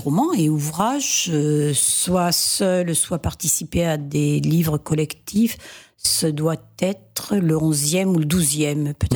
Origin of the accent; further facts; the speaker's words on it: Septfonds, Occitanie, France; parce que je suis de Sept-Fonds et que j'ai toujours connu cet endroit, le camp des Espagnols.